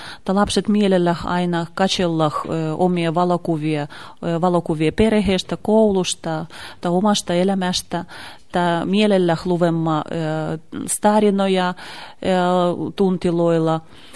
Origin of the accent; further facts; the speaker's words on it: Republic of Karelia, Russia; born there; first language Karelian; Finnish is a second language; minusta minun kieli on karjala, sen takia minä olen syntynyt Karjalassa. Minun perheessä molemmat vanhemmat ovat karjalaisia. Muomoni on Karhumäen piiristä, se on Puotanesta